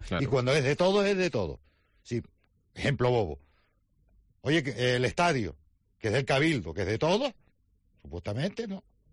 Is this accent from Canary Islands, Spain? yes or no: yes; Canary Islands, Spain; Siempre mi frase es, primero soy tinerfeño y después tinerfeño.